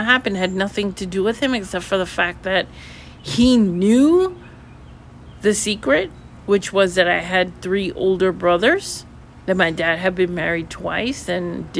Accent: New York, United States; I ended up becoming a high school math teacher here, where I live now in Florida. I'm from New York.

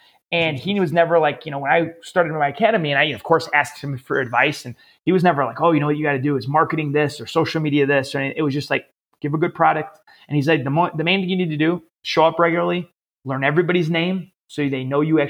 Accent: Chicago, Illinois, United States; I was away from Chicagoland for a few years.

